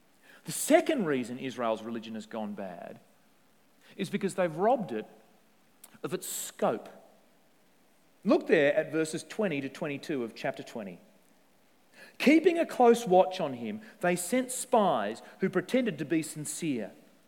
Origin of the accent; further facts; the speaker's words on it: Tasmania, Australia; recently in Tasmania, my home state, in a town not actually very far from where I grew up